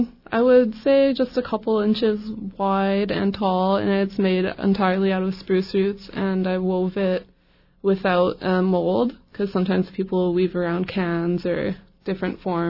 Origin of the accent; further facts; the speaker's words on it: Old Masset, British Columbia, Canada; it means precious weaver. I'm from Old Masset, Haida Gwaii, in British Columbia, Canada, and I'm from the Yukajanas Raven Clan.